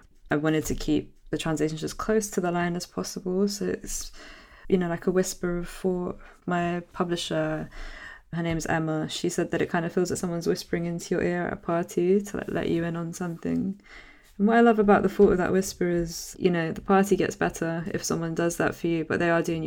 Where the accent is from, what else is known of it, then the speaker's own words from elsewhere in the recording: London, United Kingdom; growing up in North London, surrounded by people also low income